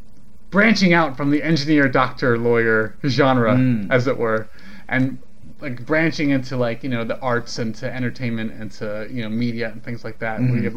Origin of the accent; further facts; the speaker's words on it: South Carolina, United States; Why do you talk like that? It's like, because I'm from South Carolina. It's like, yeah, I know, but where are you from? No, I'm from South Carolina.